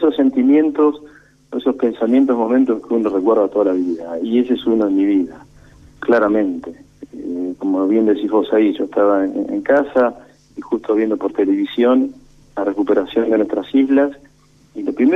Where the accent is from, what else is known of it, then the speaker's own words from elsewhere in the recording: Quilmes, Buenos Aires Province, Argentina; Y yo vivía en Quilmes, porque yo nací en Quilmes.